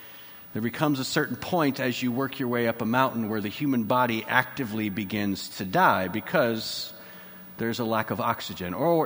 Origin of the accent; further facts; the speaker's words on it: Texas, United States; Why did I hyperfixate that growing up in Texas, where a little bit of elevation is all that we had?